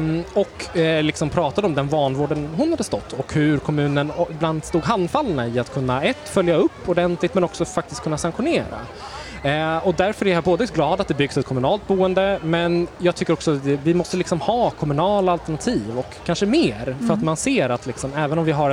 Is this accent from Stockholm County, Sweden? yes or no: yes; Järna, Stockholm County, Sweden; Nej, men jag kommer från Järna utanför Södertälje.